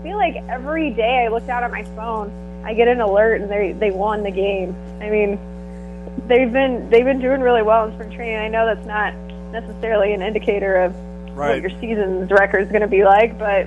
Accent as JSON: {"language": "English", "town": "Waterloo", "region": "Illinois", "country": "United States", "tie": "born or raised there", "said": "I grew up in Waterloo, Illinois, actually."}